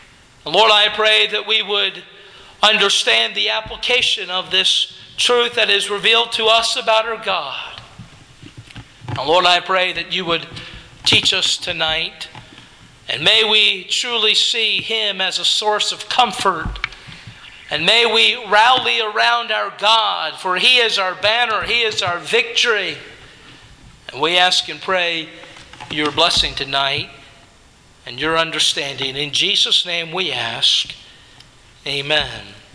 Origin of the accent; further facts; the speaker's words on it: United States; I take great pride as an American in that flag as I look upon it.